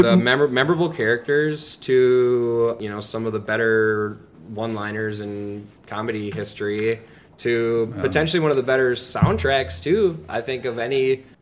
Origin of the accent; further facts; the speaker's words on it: West Bend, Wisconsin, United States; now in Oshkosh, United States; I'm originally from West Bend.